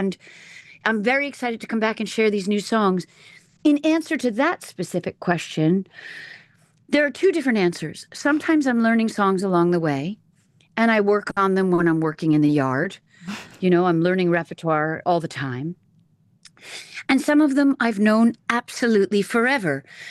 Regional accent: East Coast, United States; and I grew up on the East Coast.

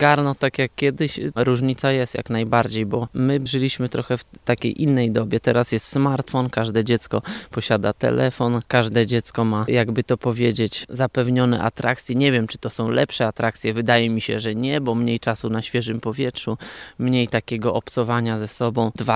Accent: Bochotnica, Lublin Voivodeship, Poland; pochodzę z wioski, z Bochotnicy. Może jakbym mieszkał w mieście, to może by była pasja do innego sportu

